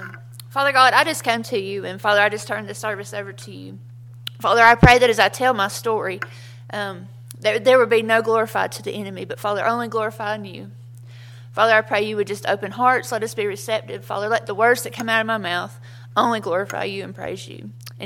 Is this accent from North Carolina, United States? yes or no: yes; Monroe, North Carolina, United States; Growing up, I had a great childhood. My daddy is a pastor. But when I was younger, we're from Monroe, North Carolina.